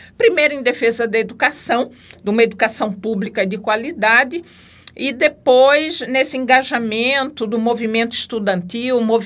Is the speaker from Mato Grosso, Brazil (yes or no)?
yes; Cuiabá, Mato Grosso, Brazil; Eu sou cuiabana, nascida no dia 21 de março de 1964.